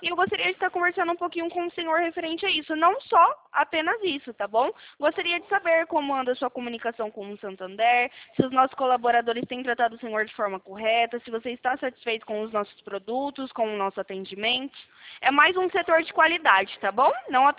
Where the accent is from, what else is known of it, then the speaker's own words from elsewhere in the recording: Campinas, São Paulo, Brazil; Eu sou aqui de Campinas, do interior de São Paulo.